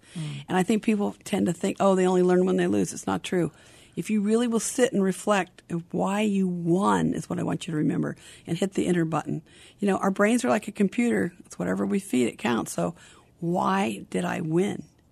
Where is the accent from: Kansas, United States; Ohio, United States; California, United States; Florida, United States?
California, United States; Long Beach; I met them through a World Team Tennis clinic out in California, because I'm from Long Beach